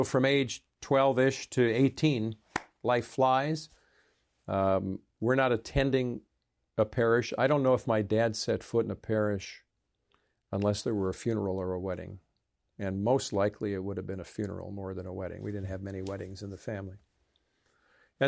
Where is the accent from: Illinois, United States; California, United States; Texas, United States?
Illinois, United States; Chicago; So I grew up in Chicago, a little 2-flat frame house, inner city, west, northwest side of Chicago.